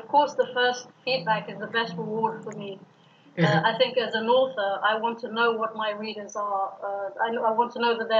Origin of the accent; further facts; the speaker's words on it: Afghanistan; I am from Afghanistan. I grew up in a country where there's war and everything, but I never lived there to experience anything like that.